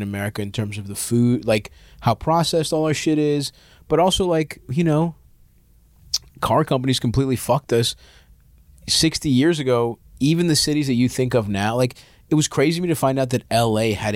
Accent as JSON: {"language": "English", "town": "Baltimore", "region": "Maryland", "country": "United States", "tie": "born or raised there", "said": "I grew up in Southeast Baltimore"}